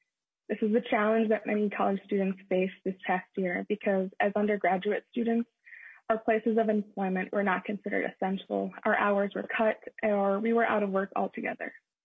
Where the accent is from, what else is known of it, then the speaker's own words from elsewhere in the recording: Everly, Minnesota, United States; I was raised in Everly, Minnesota with two hardworking parents and two younger sisters, one aged 12 and the other 16.